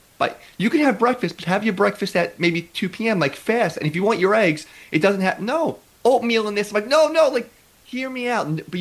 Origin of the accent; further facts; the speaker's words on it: New York, United States; I'm born and raised in New York.